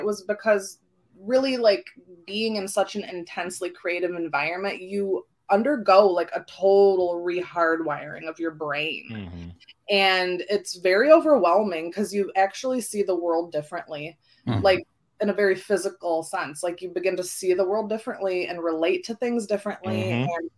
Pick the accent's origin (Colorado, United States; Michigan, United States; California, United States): Michigan, United States; Detroit; But anyway, so I'm in Michigan. I grew up in the Metro Detroit area.